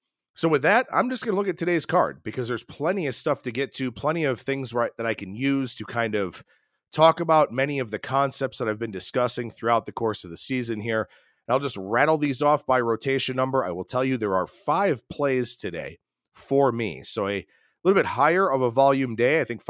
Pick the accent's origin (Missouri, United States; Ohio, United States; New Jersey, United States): Ohio, United States; you can check out the VSiN Saturday Betting Hour across AM and FM affiliates in the Buckeye State, my home state.